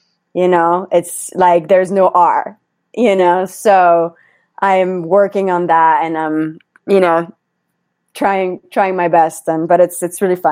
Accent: Paris, Île-de-France, France; English is a second language; moved away as an adult; now in Los Angeles, United States; I'm from Paris and I've lived in Los Angeles for like 10 years. But like, I will never lose this accent.

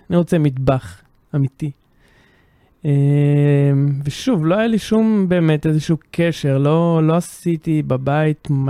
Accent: Northern District, Israel; למרות שבעצם גדלתי בגולן, לא הסתכלתי למסביב, לא ראיתי את כל הנחלים ואת כל הטבע

